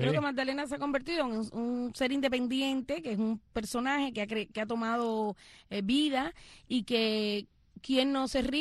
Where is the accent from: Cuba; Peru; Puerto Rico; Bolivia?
Cuba; Ciego de Ávila; also born or lived in Boyo Manso; yo me olvido que yo soy de Ciego de Ávila y recuerdo que nací en Boyo Manso